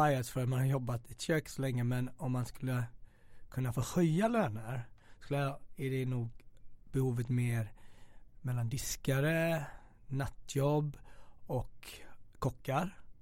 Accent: Sweden; Alltså, jag kom från Sverige och om du kommer från en medelklassland så mitt behov av att tjäna pengar har aldrig existerat på samma sätt.

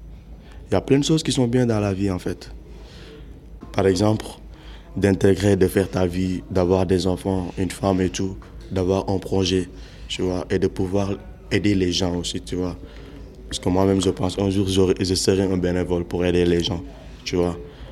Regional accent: Mali; Du Mali. Je viens du Mali.

